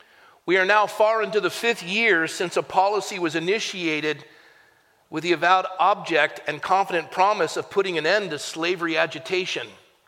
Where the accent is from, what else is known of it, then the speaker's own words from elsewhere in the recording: United States; But I'm still an American and a proud American. I'm a patriotic American.